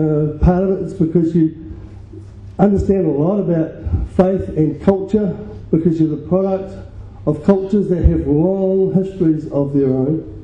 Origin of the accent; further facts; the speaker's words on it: New Zealand; As I said last night, I'm from New Zealand.